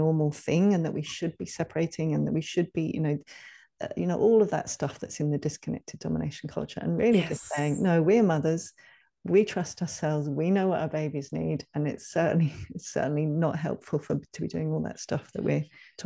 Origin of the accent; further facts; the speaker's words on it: United Kingdom; moved away as an adult; now in Ireland; Yeah, I was born there. I lived there until I was 30.